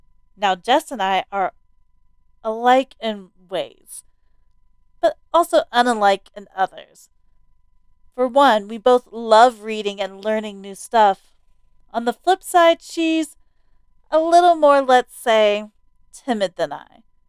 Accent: United States; born there; I've never been to Mexico. I don't know anything about it. I was born in America. I live in America.

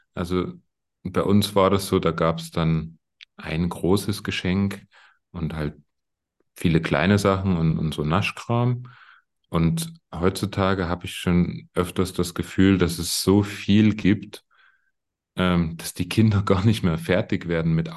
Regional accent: Saxony, Germany; gerade bei uns im Erzgebirge und in Sachsen

